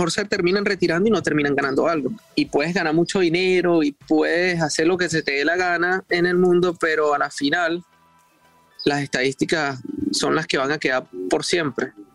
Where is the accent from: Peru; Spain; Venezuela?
Venezuela; y después como venezolano, después como patriota fuera de nuestro país